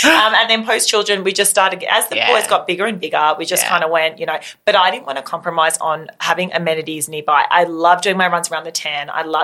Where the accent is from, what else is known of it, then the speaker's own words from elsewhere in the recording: Melbourne, Victoria, Australia; You know, born and bred in Melbourne as we are, never been to the Grand Prix.